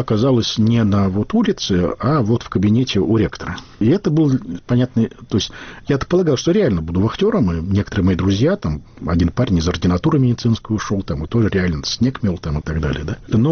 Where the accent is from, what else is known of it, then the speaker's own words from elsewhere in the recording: Belarus; я польский язык знаю, я белорус